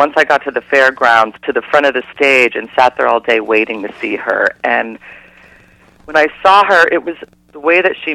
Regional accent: Cincinnati, Ohio, United States; but I grew up in Cincinnati

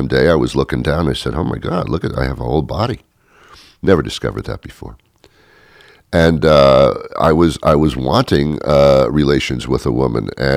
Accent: New Jersey, United States; born there; Yes, I've been in New Jersey, and actually, I was born in New Jersey.

